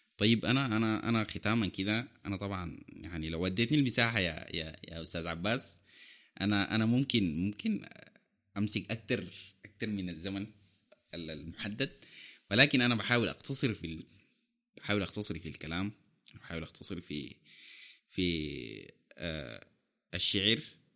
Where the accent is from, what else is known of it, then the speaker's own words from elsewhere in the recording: Sudan; moved away as an adult; أنا من طلعت من السودان